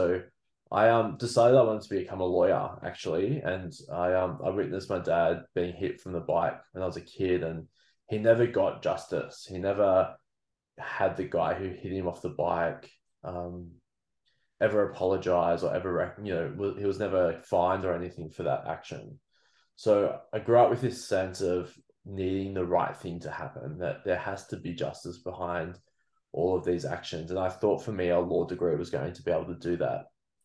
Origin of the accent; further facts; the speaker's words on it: Boorowa, New South Wales, Australia; So I grew up down in Wiradjuri country, down in a small country town called Boorowa, down in between Young Yass and Cowra. My mum was a school teacher and got posted down there after she finished uni at Sydney, and grew up down there